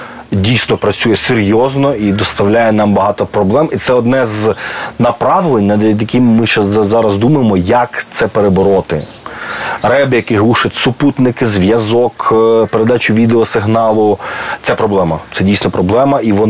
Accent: Dnipro, Dnipropetrovsk Oblast, Ukraine; Ми самі з Дніпра

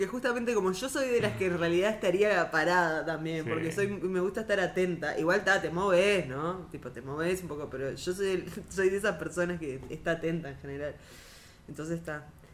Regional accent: Uruguay; nosotros somos unos darks uruguayos deprimidos, re horribles.

